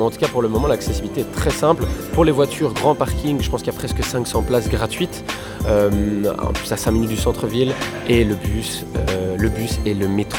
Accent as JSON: {"language": "French", "town": "Charleroi", "region": "Wallonia", "country": "Belgium", "said": "Alors j'ai fait des secondaires totalement classiques à Marcinelle, puisque je suis Carolo de cœur."}